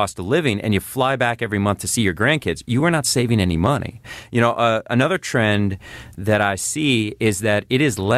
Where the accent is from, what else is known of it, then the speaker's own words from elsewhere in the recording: Durham, Connecticut, United States; And I grew up in Durham. The Durham Fair is here.